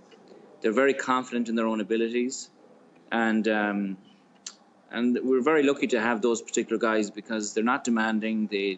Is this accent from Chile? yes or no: no; Tuam, County Galway, Ireland; we've got our friends from my hometown. So they play a course called Tuam Golf Course in Galway in Ireland on the west coast, and another course called Athenry and Ballinrobe.